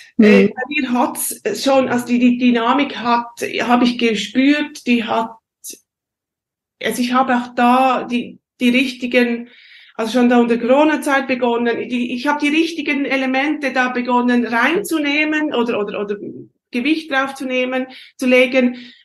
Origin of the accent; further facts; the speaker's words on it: Switzerland; accent: Swiss German; ich spreche Schweizerdeutsch und ich möchte das Schweizerdeutsch weitergeben